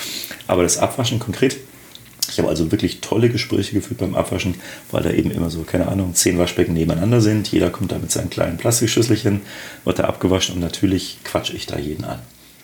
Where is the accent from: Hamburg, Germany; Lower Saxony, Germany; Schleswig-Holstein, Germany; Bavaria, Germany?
Bavaria, Germany; Augsburg; born there; moved away as an adult; also born or lived in Frankfurt / Düsseldorf; now in Berlin, Germany; Mein Vater kam aus Norddeutschland und er hat mich hochdeutsch erzogen. Geboren in Augsburg, dort auch studiert, dann nach dem Abitur erst nach Frankfurt, dann nach Düsseldorf und jetzt seit 19 Jahren in Berlin.